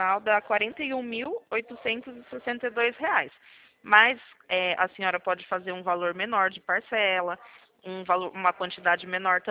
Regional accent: Sorocaba, São Paulo, Brazil; mas eu sou daqui de Sorocaba.

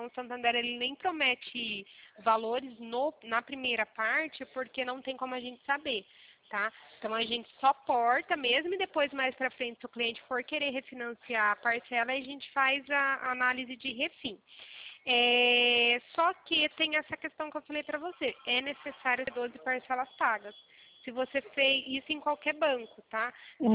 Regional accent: São Paulo, Brazil; Eu sou do interior de São Paulo

